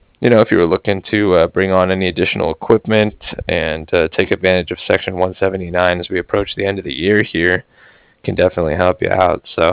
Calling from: Cardiff, Wales, United Kingdom; I was calling from Cardiff

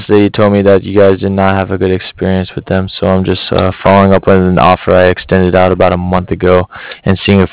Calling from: Cardiff, Wales, United Kingdom; I'm calling here from Cardiff.

